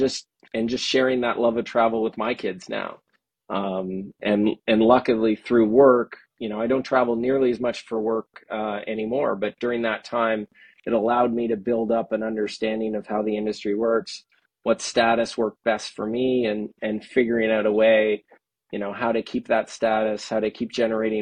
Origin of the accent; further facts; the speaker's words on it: Toronto, Ontario, Canada; I grew up in Toronto, Ontario, Canada.